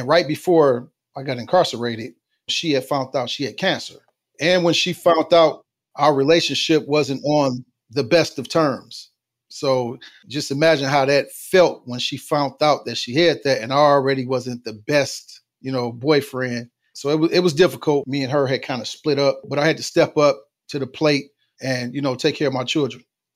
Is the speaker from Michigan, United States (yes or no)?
yes; Detroit, Michigan, United States; I grew up in Detroit, Michigan, 70s, 80s.